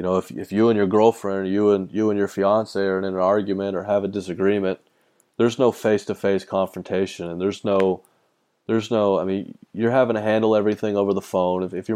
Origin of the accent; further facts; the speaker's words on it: Texas, United States; He was from New Jersey. I'm from Texas.